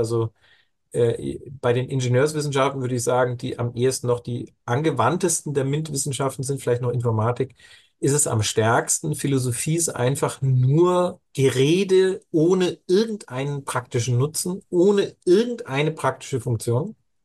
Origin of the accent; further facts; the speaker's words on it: Bavaria, Germany; als Bayer bekommt man den Zug antrainiert.